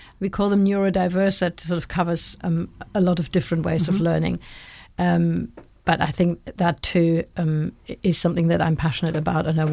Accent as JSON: {"language": "English", "country": "Germany", "said": "In other countries, like where I come from Germany, your local politicians are much better known than the national politicians."}